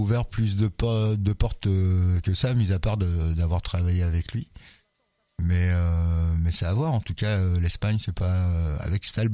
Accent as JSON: {"language": "French", "region": "Normandy", "country": "France", "moved": "yes", "lives_now": "Tours, France", "said": "ça fait 10 ans que je suis ici, mais je viens de Normandie. Et c'est vrai que quand je suis arrivé à Tours"}